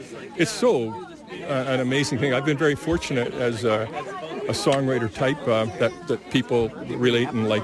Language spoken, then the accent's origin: English; Smithers, British Columbia, Canada; I'm from Smithers, or Telqua High Road, somewhere near there.